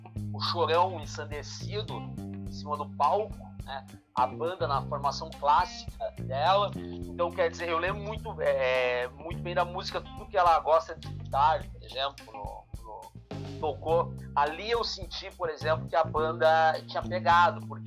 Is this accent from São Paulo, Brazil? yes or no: no; Curitiba, Paraná, Brazil; E eu sou de Curitiba, né? Então, o fato de ser de Curitiba, tinha muitos bares, muitos locais, assim